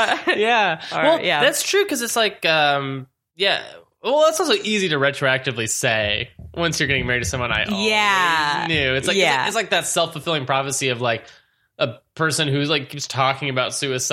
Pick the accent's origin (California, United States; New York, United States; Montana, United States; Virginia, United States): California, United States; Long Beach; Well, I was from Long Beach.